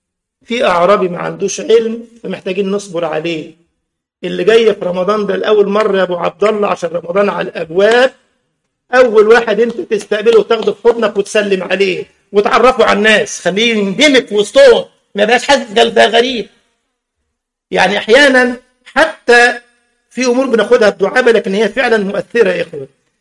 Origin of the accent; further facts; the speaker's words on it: Egypt; ده جه يا عيني برضه صاحبنا واحد تاني عندنا في مصر برضه